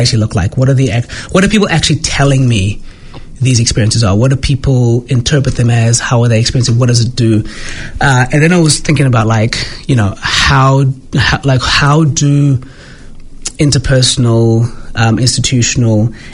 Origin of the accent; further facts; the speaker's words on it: South Africa; maybe it's because I'm South African